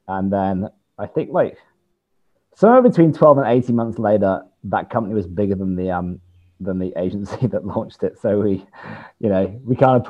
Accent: United Kingdom; now in Sydney, Australia; I'm British originally, but I'm based in Sydney, Australia.

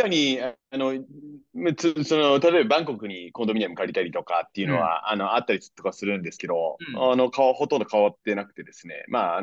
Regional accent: Kagawa, Japan; 田舎で言うと、香川県出身なんですけど、

